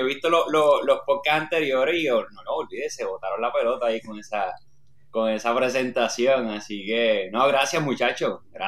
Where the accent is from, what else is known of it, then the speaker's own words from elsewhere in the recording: Orocovis, Puerto Rico; also born or lived in Manatí; yo nací en Manatí, pero me crié, yo soy de Orocovi. Y todo empezó allá arriba en Orocovi.